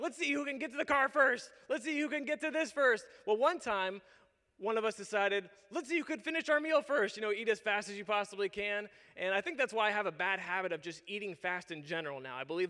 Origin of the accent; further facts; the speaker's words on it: Youngstown, Ohio, United States; And we grew up in Youngstown, Ohio, which has a very large Ohio Italian population.